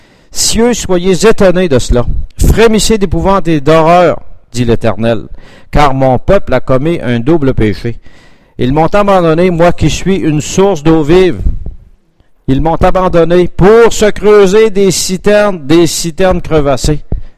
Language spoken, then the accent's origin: French; Quebec, Canada; dans nos régions, comme chez nous, en Gaspésie, la fontaine était après la montagne